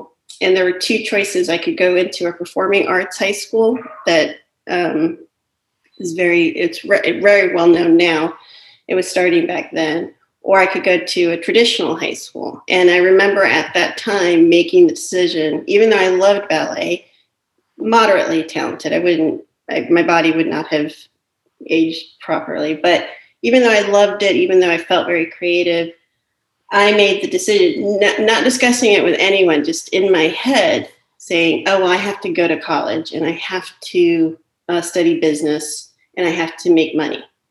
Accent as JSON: {"language": "English", "town": "Miami", "region": "Florida", "country": "United States", "tie": "born or raised there", "said": "I grew up dancing ballet in Miami."}